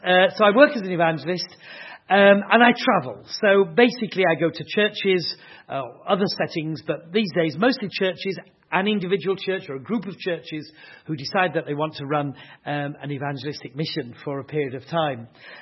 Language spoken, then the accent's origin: English; Yorkshire and the Humber, United Kingdom; I'm a Yorkshireman. There we are. Born and bred in Yorkshire. I now live about half a mile from where I was born. After all these years, I've not moved very far.